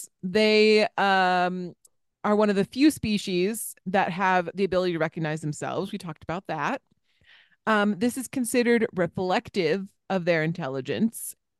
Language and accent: English; East Coast, United States; because I grew up on the East Coast seeing dolphins every once in a while